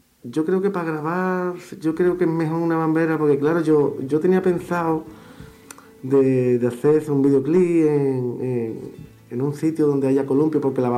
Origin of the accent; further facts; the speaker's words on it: Chiclana de la Frontera, Andalusia, Spain; also born or lived in Cádiz; He nacido aquí en Cádiz y soy de Chiclana, de la frontera.